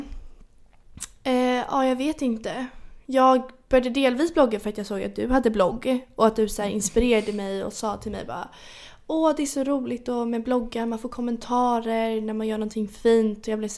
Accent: Djursholm, Stockholm County, Sweden; Sen när mina föräldrar skilde sig flyttade jag till stan. Jag är uppväxt i Djursholm

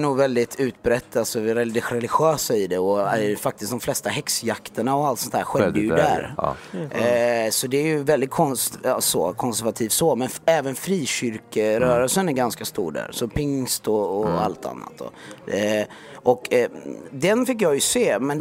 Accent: Jönköping, Jönköping County, Sweden; Och han och jag växte upp i Jönköping under samma liksom, förhållanden lite grann.

